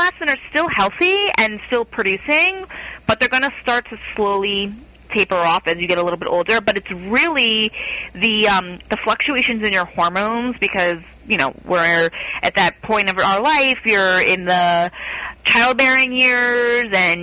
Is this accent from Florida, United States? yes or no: yes; Florida, United States; I'm from Florida and born and raised, and you know, a lot of Floridians just don't feel like they need to bake in the sun all the time.